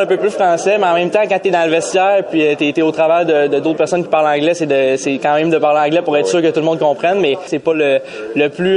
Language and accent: French; Quebec, Canada; on vient du Québec...